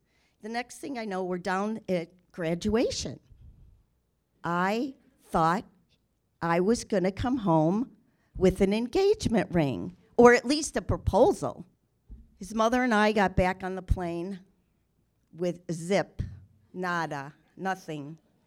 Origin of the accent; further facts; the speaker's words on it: Chicago, Illinois, United States; moved away as an adult; I flew back to Chicago, my hometown, to visit my family